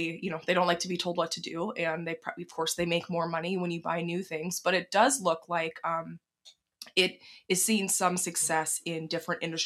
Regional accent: the South, United States; I'm from the South, and my mom and my grandma were like aghast when I said I am not registering for china.

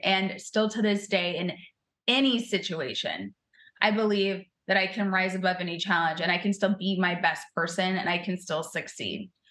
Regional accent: Council Bluffs, Iowa, United States; also born or lived in Omaha; from Council Bluffs, Iowa, Omaha, Nebraska, right there. There's those tri-cities around there, Midwest.

